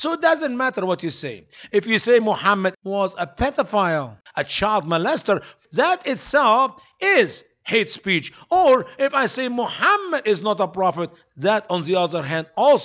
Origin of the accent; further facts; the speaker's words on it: Egypt; now in United States; I grew up in Egypt